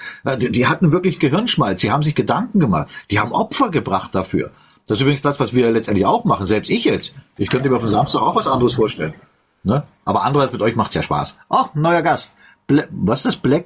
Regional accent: Germany; Ich bin in der DDR geboren, aufgewachsen.

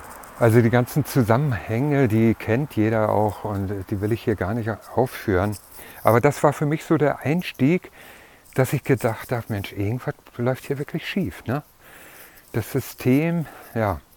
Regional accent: East Germany, Germany; ich bin in einem christlichen Elternhaus aufgewachsen in der DDR.

